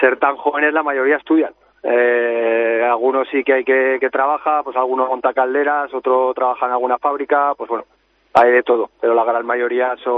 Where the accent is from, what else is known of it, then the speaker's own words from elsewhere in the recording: Zaragoza, Aragon, Spain; casi todos somos de Zaragoza